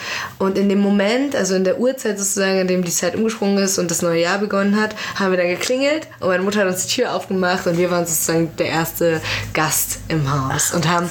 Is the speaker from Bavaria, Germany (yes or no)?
no; Frankfurt, Hesse, Germany; so gerade also im Raum Frankfurt zum Beispiel, wo ich aufgewachsen bin.